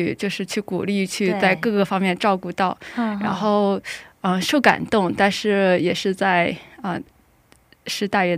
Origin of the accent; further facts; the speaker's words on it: Shandong, China; moved away as an adult; also born or lived in South Korea; 我是来自中国大陆，来自山东的。然后我是有在韩国有九年的生活经历。